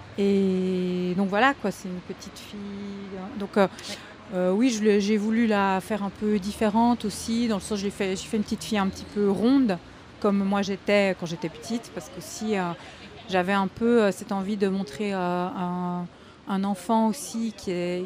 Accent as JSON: {"language": "French", "region": "Geneva", "country": "Switzerland", "said": "Je viens de Genève, en Suisse. J'ai fait mes études là-bas."}